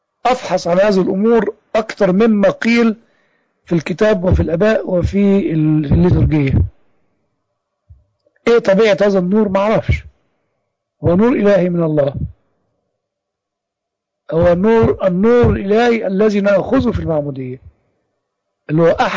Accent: Egypt; ما حصلش ولم يكتب عندنا في مصر ولا سطر واحد

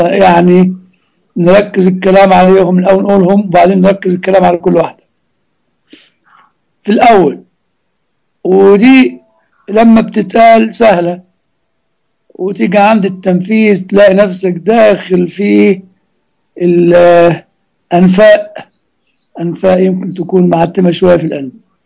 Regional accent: Egypt; دي زي ما عندنا في مصر تجيب سكينة وتروح فتح قلب البطيخة

